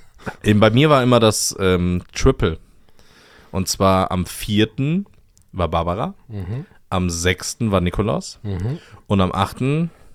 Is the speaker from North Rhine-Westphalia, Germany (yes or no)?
yes; Cologne, North Rhine-Westphalia, Germany; als Kölner